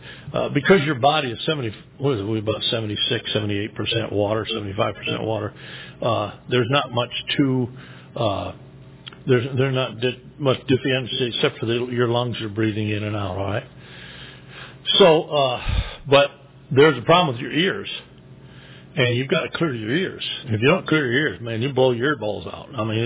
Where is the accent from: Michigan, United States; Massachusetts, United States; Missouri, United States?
Michigan, United States; Flint; When I was growing up in Michigan, Flint, Michigan, it always went through the trailer parks.